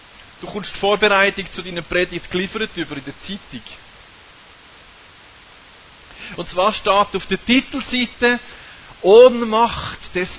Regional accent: Switzerland; Weil manchmal haben wir ja so ein bisschen Mühe mit unseren Ausländern bei uns in der Schweiz.

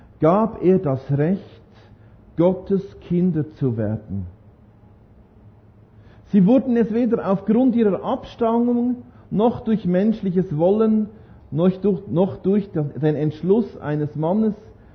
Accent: Norway; bei mir daheim, in meiner Heimat in Norwegen, meiner früheren Heimat, wo ich immer noch ein bisschen Heimat bin

